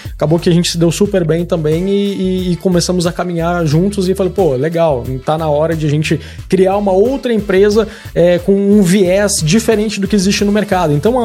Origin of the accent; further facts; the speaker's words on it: Rio Grande do Sul, Brazil; now in Brasília, Brazil; Desde que eu cheguei em Brasília, eu sou gaúcho, cheguei em Brasília há 8 anos atrás, 10 anos atrás, nem me lembro mais, enfim.